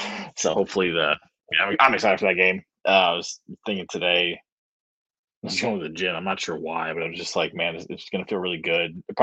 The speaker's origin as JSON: {"language": "English", "region": "Indiana", "country": "United States", "tie": "born or raised there", "said": "it was just something growing up in Northern Indiana about Notre Dame week."}